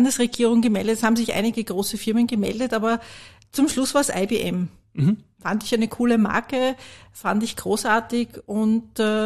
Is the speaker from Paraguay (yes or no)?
no; Vienna, Austria; ich bin eine Urwienerin. Ich bin geboren und aufgewachsen